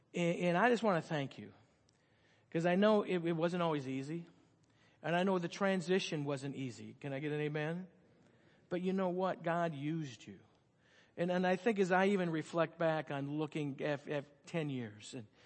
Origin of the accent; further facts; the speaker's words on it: Wisconsin, United States; Good, faked you out because I grew up in Wisconsin, but that's all right.